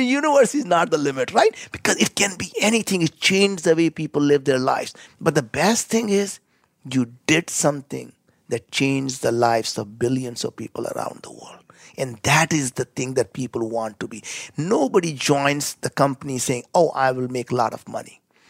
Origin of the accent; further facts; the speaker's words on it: India; You know, as an Indian, I cannot pronounce that word.